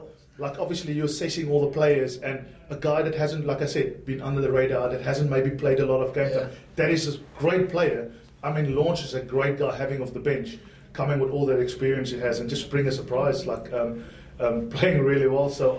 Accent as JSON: {"language": "English", "country": "South Africa", "said": "As South African, as much as you want South Africa to win, they've got a good kicking game."}